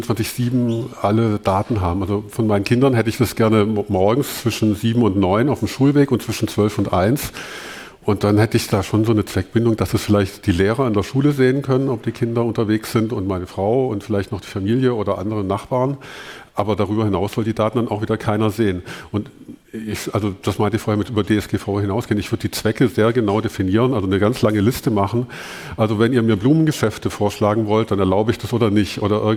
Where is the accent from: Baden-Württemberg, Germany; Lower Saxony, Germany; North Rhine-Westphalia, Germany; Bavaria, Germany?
Baden-Württemberg, Germany; Stuttgart; Also ich komme aus Stuttgart